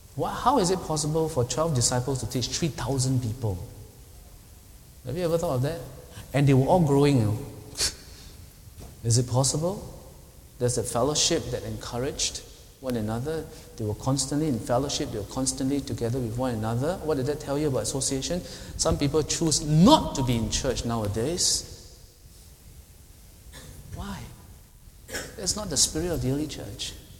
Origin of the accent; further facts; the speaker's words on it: Singapore; we will be stretched for another 24 hours non-stop as a Singaporean. Singaporean time is so stretched.